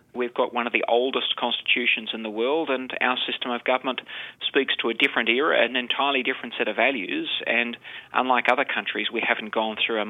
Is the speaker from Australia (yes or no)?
yes; Australia; as an Australian